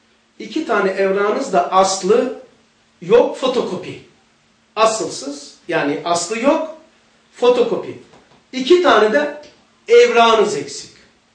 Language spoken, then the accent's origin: Turkish; Rize, Turkey; Sen nerelisin dedi. Ben dedim Rizeliyim.